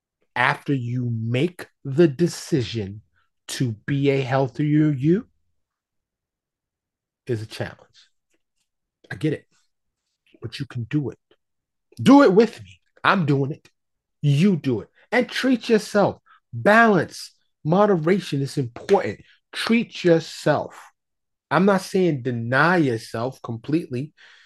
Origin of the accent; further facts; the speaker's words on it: New York City, New York, United States; And I grew up in snow in New York. You know, I grew up born and raised in New York City.